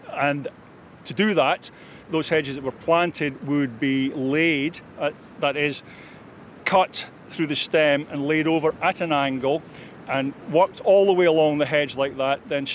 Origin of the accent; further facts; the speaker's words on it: Kelso, Scotland, United Kingdom; from Kelso in Roxburghshire, and I'm one of the few professional hedge layers that we have in Scotland currently working.